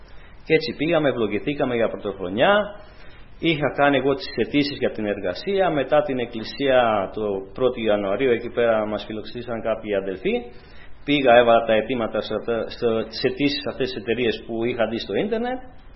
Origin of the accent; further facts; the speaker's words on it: Romania; now in Greece; όταν πάω στη Ρουμανία, που εκεί γεννήθηκε και είναι η πατρίδα μου. Εγώ λέω, η πατρίδα μου είναι εδώ πέρα στην Ελλάδα.